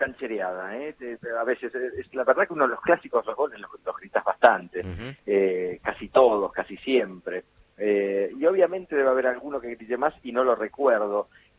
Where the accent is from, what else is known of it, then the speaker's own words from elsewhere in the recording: La Plata, Buenos Aires Province, Argentina; soy platense